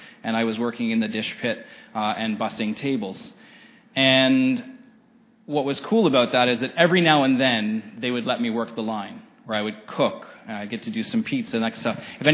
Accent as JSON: {"language": "English", "town": "Renfrew", "region": "Ontario", "country": "Canada", "said": "while there were nerves about leaving home, I was from Renfrew, so moving to the big city of Ottawa for the first time was kind of scary"}